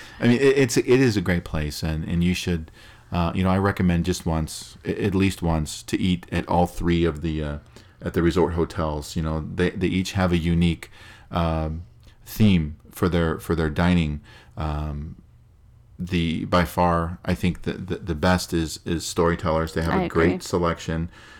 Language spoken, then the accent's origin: English; Scotland, United Kingdom; but we're not Italian. I'm Scottish.